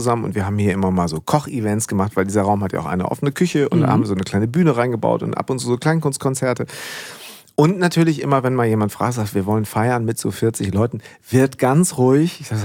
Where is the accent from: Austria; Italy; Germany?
Germany; Münster, North Rhine-Westphalia; wir sind beide Münsteraner.